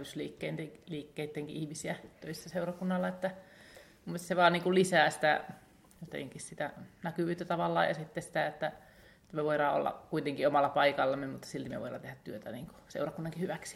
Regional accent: Kurikka, South Ostrobothnia, Finland; now in Raahe, Finland; Kurikassa, sieltä olen kotoisin

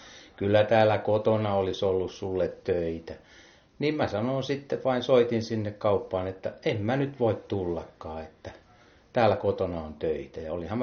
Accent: Teuva, South Ostrobothnia, Finland; Olen syntyperäinen teuvalainen ja saanut asua uskovien isän ja äidin luona pitkään.

